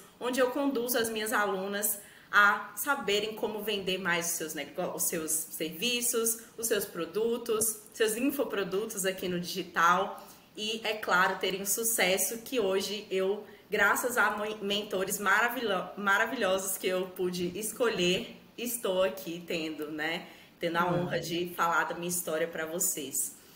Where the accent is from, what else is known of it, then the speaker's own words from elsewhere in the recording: Minas Gerais, Brazil; como a Clara bem disse aí, sou mineira, sou uma rainha baby cheirando a leite de 25 aninhos